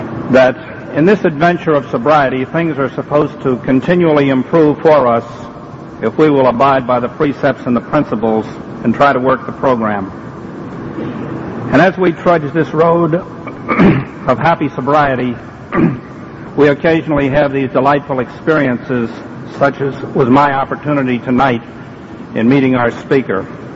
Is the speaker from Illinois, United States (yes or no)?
no; Augusta, Georgia, United States; I'm an alcoholic from Augusta, Georgia.